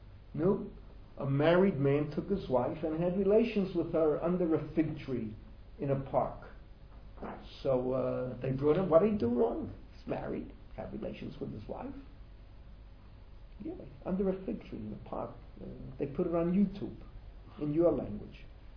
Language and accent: English; Bronx, New York, United States; I grew up in the Bronx